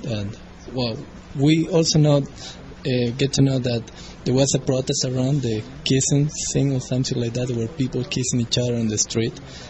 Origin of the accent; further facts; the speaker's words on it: Uruguay; English is a second language; No, I'm from South America. Actually. I'm from Uruguay.